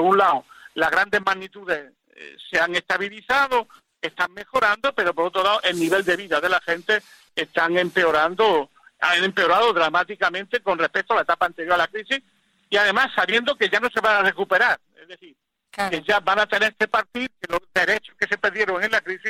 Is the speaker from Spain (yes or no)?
yes; Spain; 67 años. Es decir, que estamos en una situación muy complicada para nosotros, que soy un hombre de izquierda, que soy un demócrata y que soy un patriota español